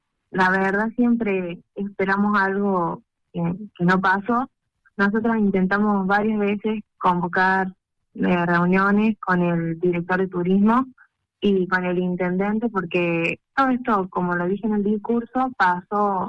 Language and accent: Spanish; Villa Dolores, Córdoba, Argentina; Yo nunca salí de la ciudad de Villa Dolores.